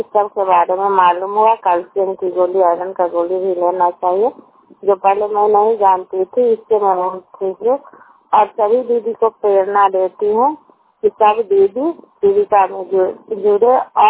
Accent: Bhagwanpur, Bihar, India; मैं ब्लॉक लाल रखते हूँ और ग्राम भगवानपुर पकड़ी पंचायत लक्ष्मी नारायणपुर के रहने वाली हूँ।

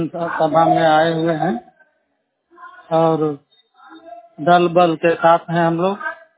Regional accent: Jamui Pakadiya, Bihar, India; ग्राम जमुई पकड़िया है, पोस्ट बैजनाथपुर है, थाना सीतामढ़ी है, जिला नवादा है, भारत पंचायत के निवासी हूँ।

